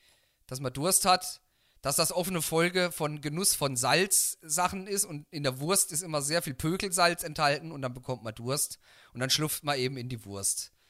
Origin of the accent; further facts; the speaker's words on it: Baden-Württemberg, Germany; bei uns im südbadischen Raum, wo ich herkomme